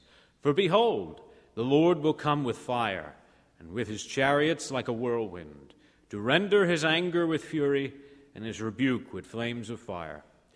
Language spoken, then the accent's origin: English; United States; I'm too American for that.